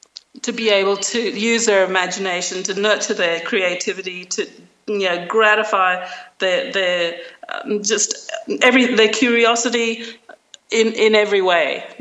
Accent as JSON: {"language": "English", "country": "Australia", "said": "because I wasn't doing anything, I was from Australia, I wasn't doing anything for the holidays, I ended up going with him"}